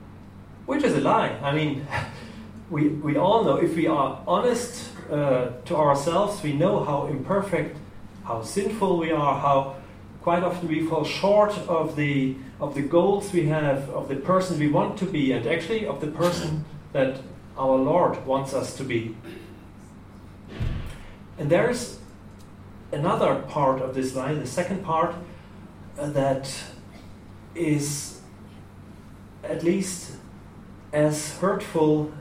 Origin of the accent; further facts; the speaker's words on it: Germany; I'm from Germany